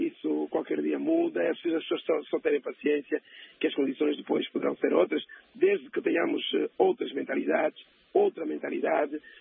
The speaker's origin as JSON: {"language": "Portuguese", "country": "Angola", "said": "muito menos valor como angolano, como cidadão."}